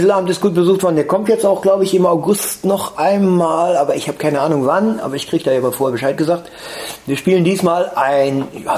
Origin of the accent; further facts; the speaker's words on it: Nachrodt, North Rhine-Westphalia, Germany; und ich komme auch aus Nachod. Das ist im Sauerland, beziehungsweise am Trotz im Sauerland, bei Altena.